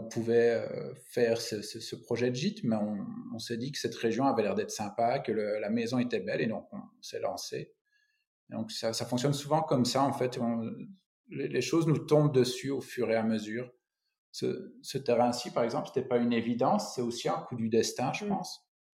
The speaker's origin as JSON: {"language": "French", "country": "Belgium", "said": "je suis belge, on a de l'hiver, on a de la pluie, on supporte pas les grosses chaleurs, enfin la plupart des Belges ne les supportent pas"}